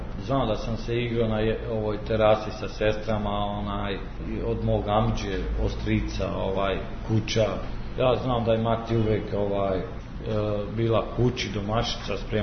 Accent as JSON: {"language": "Serbian", "town": "Skočić", "region": "Republika Srpska", "country": "Bosnia & Herzegovina", "tie": "born or raised there", "also_born_or_lived": "Ljubljana, Slovenia", "said": "nepunih 8 godina sam imao kada se to sve desilo, 92. godine. Rođen sam u Ljubljanu 84. godine, jer tamo je moj otac i mati radili. Posle par godina smo došli u Skočić, to je u stvari naše selo bilo i tu smo živjeli i radili i sve."}